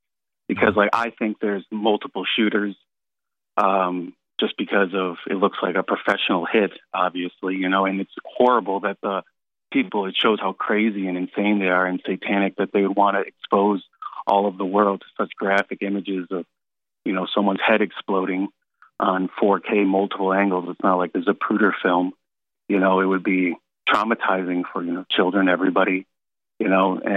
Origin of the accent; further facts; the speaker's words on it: Milwaukee, Wisconsin, United States; Yeah, I've been checking out the RNC here in Milwaukee. It's my hometown.